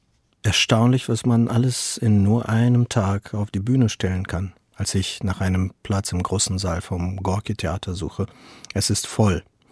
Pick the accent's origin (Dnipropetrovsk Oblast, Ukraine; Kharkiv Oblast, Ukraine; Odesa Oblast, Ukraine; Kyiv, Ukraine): Kharkiv Oblast, Ukraine; Kharkiv; Charkiw, meine Heimatstadt. Hier bin ich geboren und aufgewachsen. Hier leben meine Familie und ganz viele Freunde von mir.